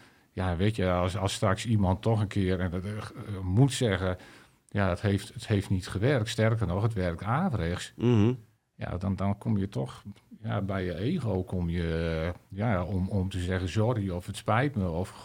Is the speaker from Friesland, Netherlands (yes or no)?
yes; Friesland, Netherlands; zoals de mensen wellicht horen, ik kom uit Friesland